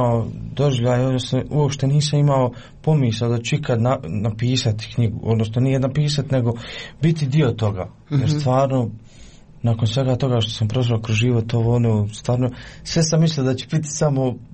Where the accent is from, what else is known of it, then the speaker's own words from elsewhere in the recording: Gornji Vakuf-Uskoplje, Federation of Bosnia and Herzegovina, Bosnia & Herzegovina; Da, ja upravo dolazim iz mjesta gdje je bilo tokom, kako da kažem, ovog zadnjeg rata, bilo je jako teško. Jer dolazim iz mjesta gdje je podijeljeno. Gornji Vakuf Uskoplje